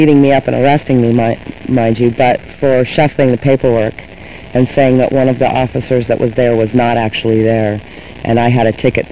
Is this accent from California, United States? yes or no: yes; Los Angeles, California, United States; now in Santa Cruz, United States; I'm originally from Los Angeles, spent 15 years there